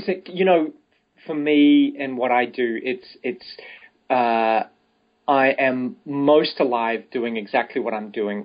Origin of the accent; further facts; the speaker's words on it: New Zealand; moved away as an adult; I come from New Zealand. I have to travel 3,000 kilometers before I meet a country that does not speak English as a first language.